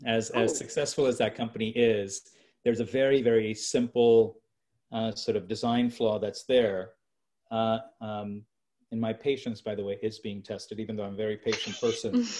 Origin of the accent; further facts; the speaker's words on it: India; So, you know, being an Indian, I'll give you buy one, get one free.